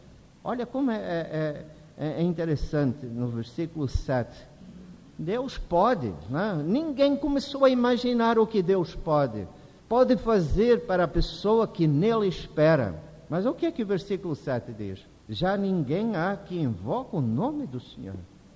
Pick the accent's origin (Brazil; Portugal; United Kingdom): United Kingdom; Scotland; Eu lembro-me muito bem na Escócia, na igreja onde eu fui criado e da qual eu me tornei parte.